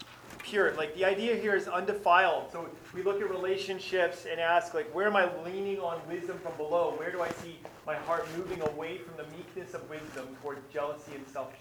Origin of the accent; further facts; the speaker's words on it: Alabama, United States; Growing up, I grew up in Alabama, I guess, and my dad was a pastor growing up.